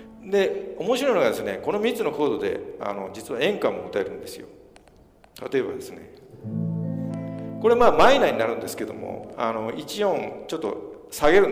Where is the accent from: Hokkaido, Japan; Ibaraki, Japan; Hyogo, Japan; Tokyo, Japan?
Hyogo, Japan; Amagasaki; 自分の尼崎っていうところは、結構ね、貧乏の人がたくさんいましたね、貧乏人が。風呂やね、テレビもない家がたくさんありましてね。で、自分の家も、まあ、その中の一人でしたね。